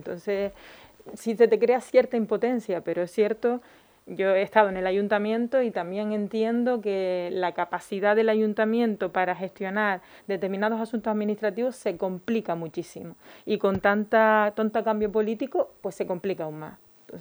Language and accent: Spanish; Pájara, Canary Islands, Spain; yo soy de Pájara, soy de Emborrojable y lo he vivido